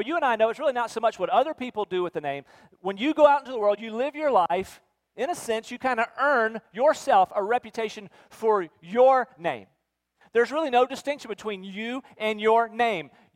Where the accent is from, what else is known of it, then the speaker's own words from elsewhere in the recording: Rocky Mount, North Carolina, United States; When I was a boy growing up in Rocky Mount, North Carolina, I lived close to downtown Rocky Mount.